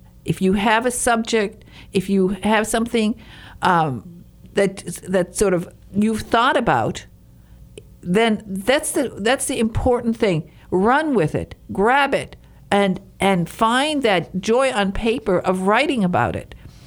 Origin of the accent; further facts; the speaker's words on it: Highland Park, Michigan, United States; I grew up in Highland Park, Michigan.